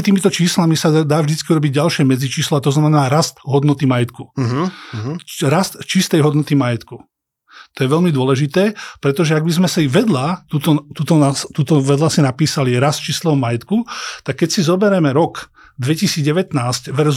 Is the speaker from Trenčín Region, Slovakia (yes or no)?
yes; Dolná Súča, Trenčín Region, Slovakia; Ja som sa narodil v Dolnej Súči, čiže to, čo som videl okolo seba, boli sliepky, videl som domáce zvieratá